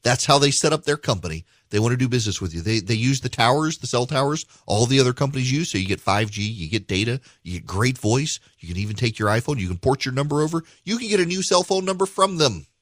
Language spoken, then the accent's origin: English; the South, United States; but I'm not ashamed I'm from the South. I'm not ashamed I'm from the United States. I'm not ashamed that I'm the product of my heritage.